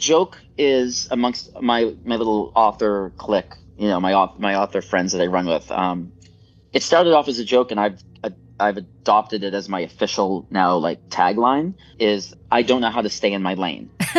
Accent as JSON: {"language": "English", "town": "Salem", "region": "Massachusetts", "country": "United States", "tie": "born or raised there", "said": "I was born and raised in Salem, Massachusetts. I lived there from birth until I was 30."}